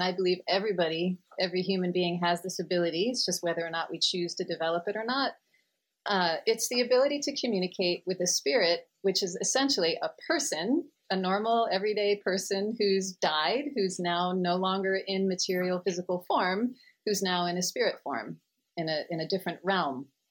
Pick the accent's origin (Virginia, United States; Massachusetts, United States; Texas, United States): Massachusetts, United States; So I, growing up in Massachusetts, I had a pretty, you know, normal, like, suburban life.